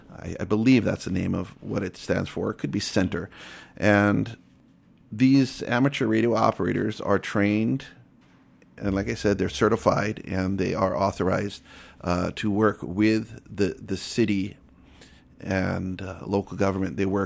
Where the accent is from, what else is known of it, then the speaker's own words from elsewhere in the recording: Honolulu, Hawaii, United States; now in Japan; I am from Honolulu, Hawaii. I have been living in Japan for a while now.